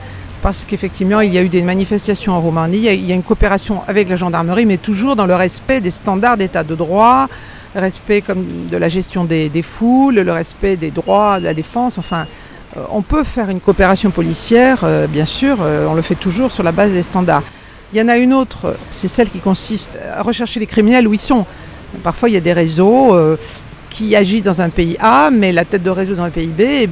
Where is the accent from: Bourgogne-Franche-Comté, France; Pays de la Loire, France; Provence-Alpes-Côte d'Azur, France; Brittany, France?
Provence-Alpes-Côte d'Azur, France; Marseille; Je suis une Provençale, je suis née à Marseille. J'ai fait une partie de mes études supérieures à Marseille, à Aix-Marseille, puisque j'ai une maîtrise en droit. Après, je suis partie à Paris faire Sciences Po. Mais j'ai fait donc mes 7 ans de collège et de lycée ici